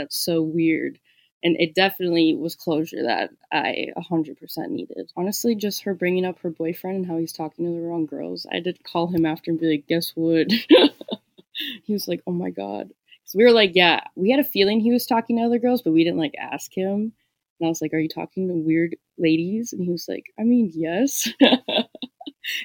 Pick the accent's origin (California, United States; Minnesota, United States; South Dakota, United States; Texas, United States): Minnesota, United States; I'm from Minnesota.